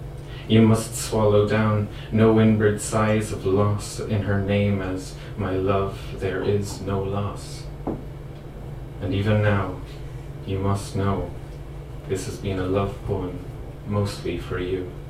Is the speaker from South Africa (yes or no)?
no; Limerick, Munster, Ireland; Some of you know that I'm from Limerick, and some of you that I don't know won't know that, but this poem is very much a Limerick poem.